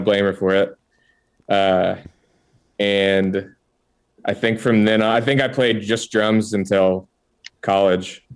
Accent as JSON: {"language": "English", "town": "Dallas", "region": "Texas", "country": "United States", "tie": "born or raised there", "said": "Well, I was born in Dallas, Texas."}